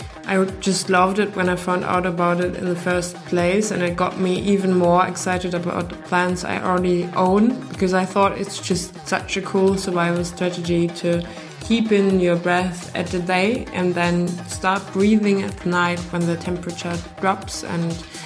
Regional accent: Erfurt, Thuringia, Germany; from Erfurt

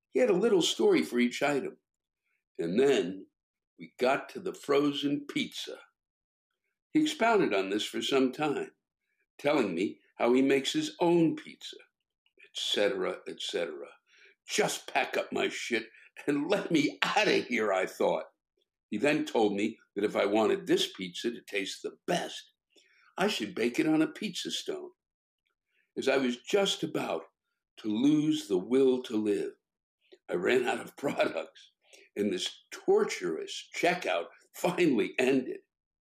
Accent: Trinidad & Tobago; also born or lived in Brooklyn, United States; now in Maryland, United States; In this country, I am a black man. I was born in Brooklyn, New York, but raised in Trinidad and Tobago, where my complexion wasn't much of an issue.

